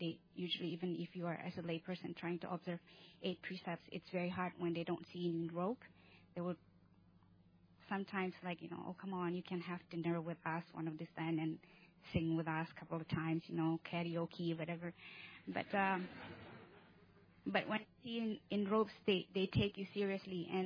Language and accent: English; Indonesia; And where I'm from Indonesia.